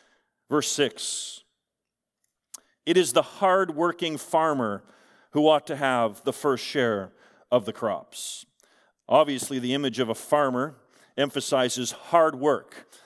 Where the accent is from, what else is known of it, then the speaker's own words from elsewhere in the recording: Canada; I will never forget one of my proudest moments as a child, as a Canadian, and then one of my most shame-filled moments as a Canadian.